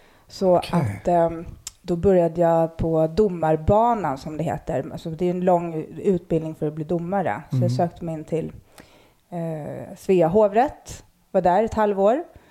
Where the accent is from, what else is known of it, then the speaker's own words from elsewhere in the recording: Stockholm, Stockholm County, Sweden; Jag växte upp i Akalla utanför stan. Det var ju riktigt förort liksom redan då.